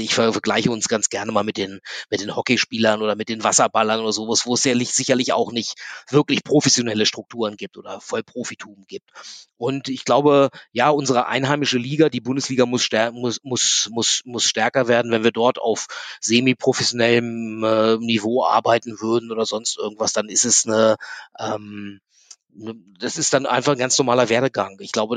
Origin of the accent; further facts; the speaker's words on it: Hanover, Lower Saxony, Germany; born there; Also ich bin ja gebürtiger Hannoveraner, deswegen habe ich mein Rugby-Spiel also in Hannover gelernt.